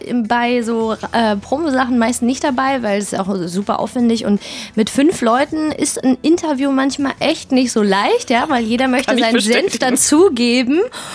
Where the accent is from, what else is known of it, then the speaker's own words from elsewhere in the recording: Berlin, Germany; Ja, geboren und aufgewachsen und Familie auch Berlin.